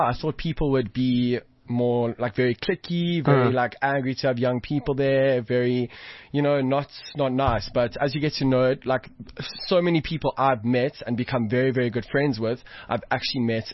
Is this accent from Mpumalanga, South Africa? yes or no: no; Johannesburg, Gauteng, South Africa; 20 years old. I'm a socialite from Johannesburg. I've lived in Joburg my whole life.